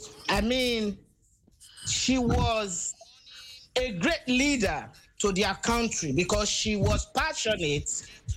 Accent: Nigeria; as a Nigerian woman, I appreciate the fact that the queen was an epitome of beauty and intellect

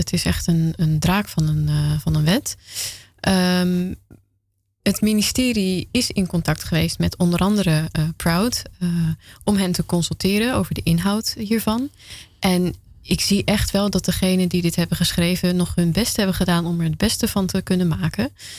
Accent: Amsterdam, North Holland, Netherlands; ik kom uit Amsterdam.

